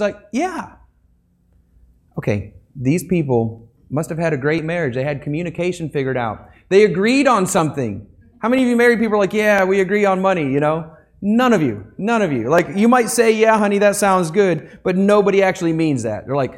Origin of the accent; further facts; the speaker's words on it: Flint, Michigan, United States; I grew up around Flint, Michigan. I knew a bunch of union auto workers